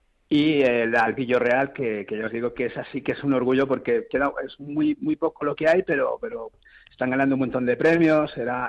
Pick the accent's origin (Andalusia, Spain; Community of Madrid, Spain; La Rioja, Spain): Community of Madrid, Spain; nuestros vinos se parecen a lo que somos los madrileños, que somos cada uno de un sitio, pero todos somos madrileños